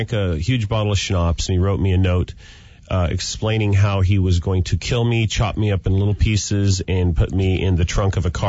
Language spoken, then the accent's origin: English; Seattle, Washington, United States; But I do remember, because I was from Seattle, laying in a hotel in Seattle